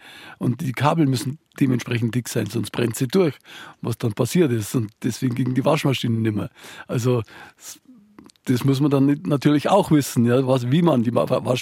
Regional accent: Silesian Voivodeship, Poland; Und zwar komme ich aus Oberschlesien und Oberschlesien ist nach dem Krieg von den Polen übernommen worden, war dann unter polnischer Verwaltung

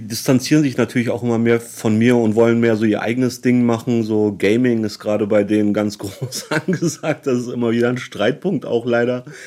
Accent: Düsseldorf, North Rhine-Westphalia, Germany; moved away as an adult; also born or lived in Berlin; ich komme gebürtig aus Düsseldorf, bin dort geboren und aufgewachsen, bin dann mit Anfang, Mitte 20 so nach Berlin gezogen, habe dort eine Zeit lang gelebt.

